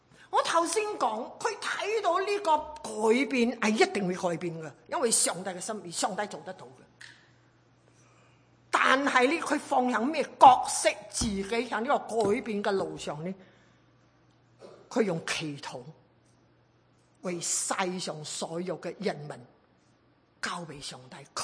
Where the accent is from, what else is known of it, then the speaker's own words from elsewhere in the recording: China; 我哋中国人呢思想民族主义都系好狭窄嘅，好狭窄嘅。